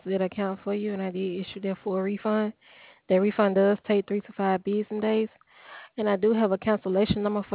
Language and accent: English; California, United States; California.